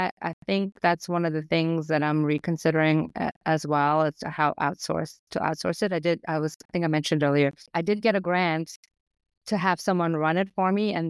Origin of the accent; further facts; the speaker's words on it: Lithuania; I grew up in Lithuania, so we actually didn't have a lot of clothes at our disposal when I was growing up. Like, it was the Soviet Union